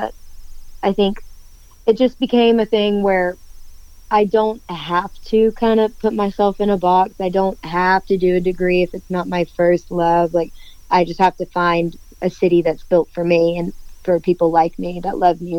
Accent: Dothan, Alabama, United States; So I'm from Dothan, Alabama. It is deep southeast corner of Alabama, right next to Florida. I'm born and raised there.

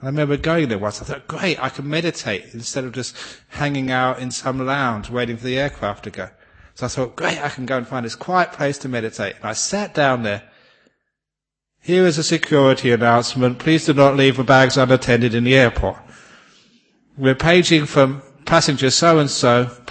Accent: England, United Kingdom; I still remember as a kid growing up in England

